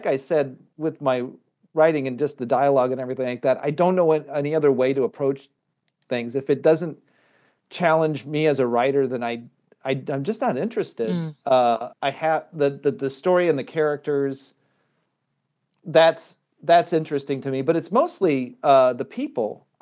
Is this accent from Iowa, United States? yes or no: yes; Iowa, United States; now in Chicago, United States; I grew up in Iowa and have lived in the Chicagoland area for a very long time.